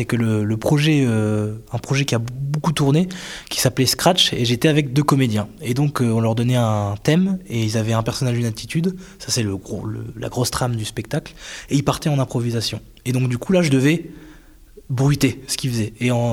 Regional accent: Lille, Hauts-de-France, France; Alors moi, je viens précisément de Lille.

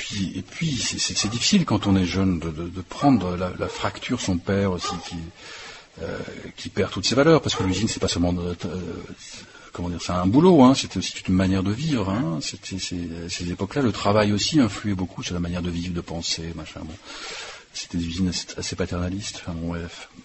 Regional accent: Hauts-de-France, France; born there; Moi je suis originaire d'ici, de l'Avesnois, pas d'Aulnoy-Aymeri en tant que tel, je suis venu à l'école ici. Je suis né à Aumont, une petite ville dont on a pas mal parlé il y a quelques temps, à Tornade, voilà. Donc je suis né là, ma grand-mère habite toujours là-bas.

